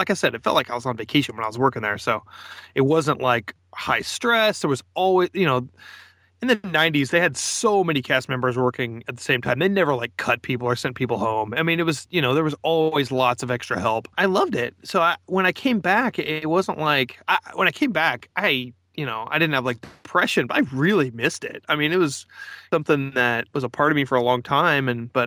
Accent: Kansas City, Missouri, United States; You know, growing up in Kansas City, it's like you look at, oh my gosh, wouldn't it be great to live in LA?

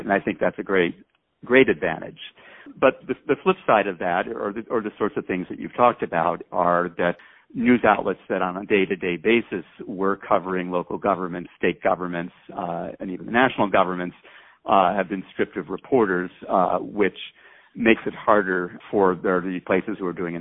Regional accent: Phoenix, Arizona, United States; When I was growing up in Phoenix, Arizona, if I wanted to watch baseball, I had to wait for the weekly game of the week on Saturday mornings.

